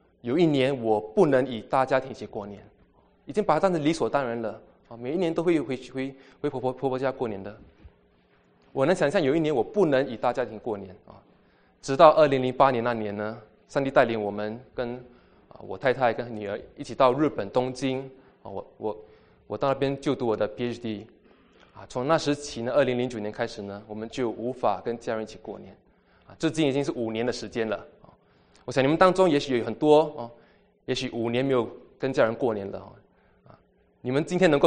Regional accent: Singapore; 我自小就在新加坡长大，上个星期你们听到从香港来的牧师证道，一听就听得出他口音。今天从新加坡来的弟兄可能你们也听得出。

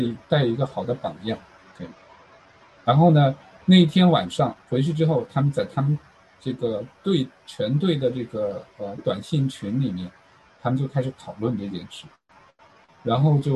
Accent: China; 因为我们很多我们中国人认为是问题的，咱美国人认为根本不是问题啊。

